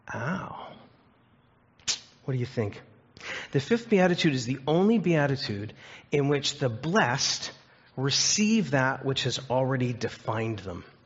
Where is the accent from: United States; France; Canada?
Canada; Scarborough, Ontario; I'm from Scarborough, so this is Toronto and Ottawa.